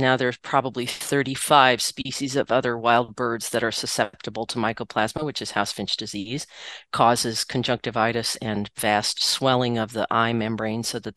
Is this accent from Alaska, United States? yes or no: no; Virginia, United States; But get this, I grew up in Virginia.